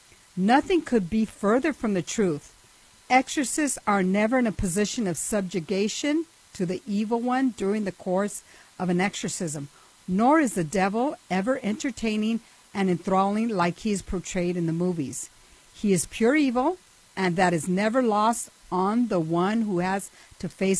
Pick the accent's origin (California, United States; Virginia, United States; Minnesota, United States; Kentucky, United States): California, United States; Actually, and you know, we are from California, and we want to support them